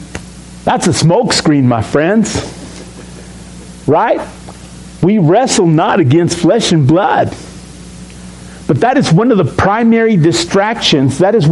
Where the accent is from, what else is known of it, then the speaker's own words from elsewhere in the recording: El Paso, Texas, United States; also born or lived in Juarez, Mexico; I'm living in a border town. You know, I was born in Mexico at the age of two. My parents moved from Juarez, Chihuahua to El Paso, Texas, so that my dad could establish residence in El Paso and get a working visa there. And so at the age of two, I was living in El Paso.